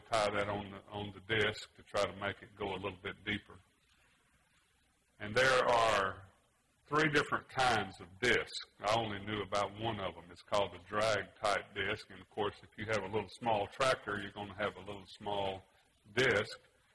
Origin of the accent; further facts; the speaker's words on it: Louisiana, United States; also born or lived in Arkansas; but I didn't grow up in Arkansas. I grew up in Louisiana. And I grew up about 16 miles from the Mississippi River in the Delta on the Louisiana side across the river from Natchez, Mississippi.